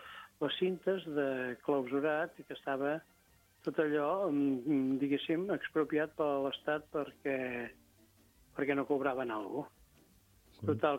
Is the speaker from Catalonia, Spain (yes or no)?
yes; Olèrdola, Catalonia, Spain; also born or lived in Vilafranca; jo soc d'Olèrdola. Vaig anar al poble de la meva mare i d'allà em vaig entrar en un convent de frares. Bé, total, que als 13 anys vaig tornar cap a Vilafranca